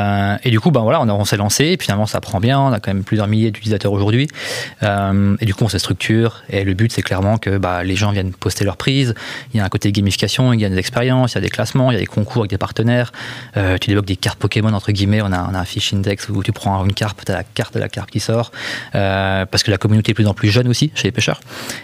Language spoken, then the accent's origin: French; Grand Est, France; now in Annecy, France; À la base, je suis des Vosges, moi. Je suis du Nord-Est.